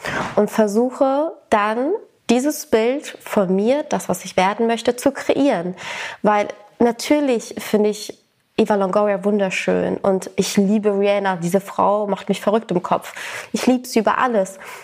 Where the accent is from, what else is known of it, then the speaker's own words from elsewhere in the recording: Sicily, Italy; ich komme aus Sizilien.